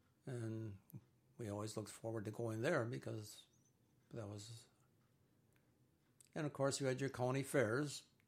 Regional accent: Chase, Wisconsin, United States; also born or lived in Casco; now in Morgan, United States; I was born in Casco, Wisconsin.

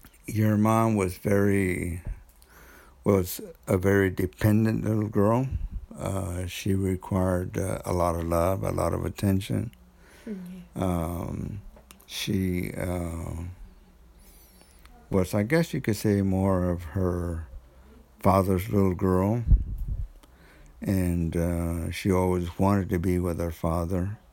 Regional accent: Waco, Texas, United States; Well, I grew up in a city in Texas called Waco. It was a metropolitan area.

